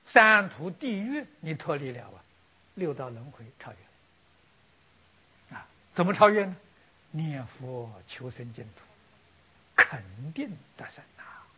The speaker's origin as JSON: {"language": "Chinese", "country": "China", "said": "你们看看我们中国人造字智慧啊，你看那一边是个金，这一边是两把刀啊"}